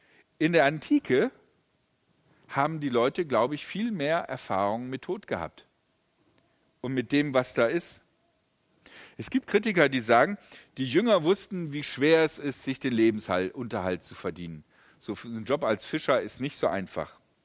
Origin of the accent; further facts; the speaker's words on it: Essen, North Rhine-Westphalia, Germany; Aldi ist eine Essener Firma, ich komme ja aus Essen.